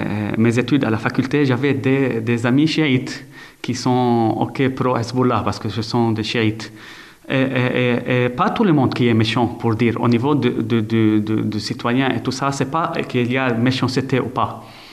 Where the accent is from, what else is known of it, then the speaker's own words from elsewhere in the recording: Lebanon; comme moi-même, je suis Libanais.